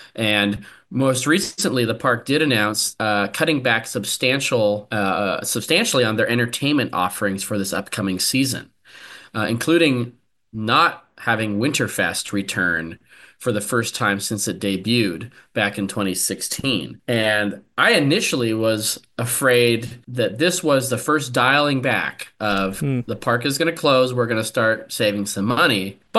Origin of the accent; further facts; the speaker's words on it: California, United States; As an enthusiast, as you know, growing up in the Bay Area, it's very confusing.